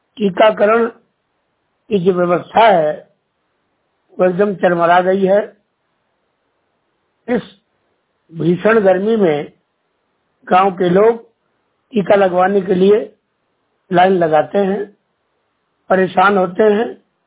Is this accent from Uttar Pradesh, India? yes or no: no; Jaitwara, Madhya Pradesh, India; मेरे पैतृक गांव नगर पंचायत क्षेत्र जैतवारा